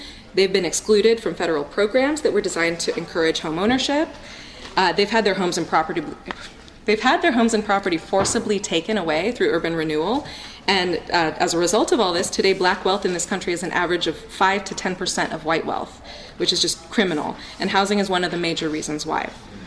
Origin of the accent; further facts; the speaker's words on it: San Francisco, California, United States; born there; I was born in San Francisco